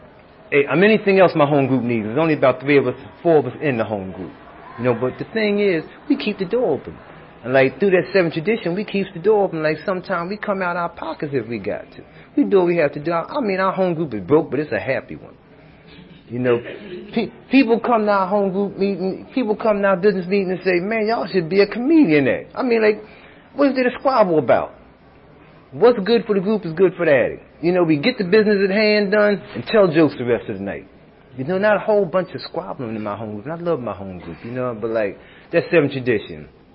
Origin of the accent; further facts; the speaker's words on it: Philadelphia, Pennsylvania, United States; I'm from Philadelphia, the inner city area.